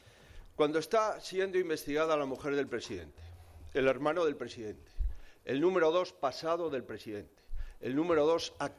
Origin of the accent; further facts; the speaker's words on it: Spain; las víctimas somos todos los españoles